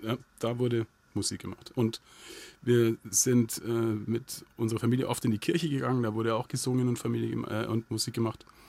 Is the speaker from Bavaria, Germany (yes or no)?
yes; Augsburg, Bavaria, Germany; Ja, im südlichsten Stadtteil von Augsburg, in Inningen.